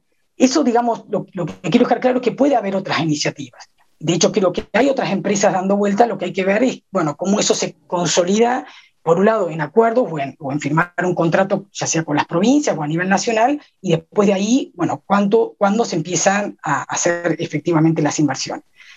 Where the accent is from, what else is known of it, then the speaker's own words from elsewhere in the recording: Argentina; Eso no nos tiene que molestar como argentino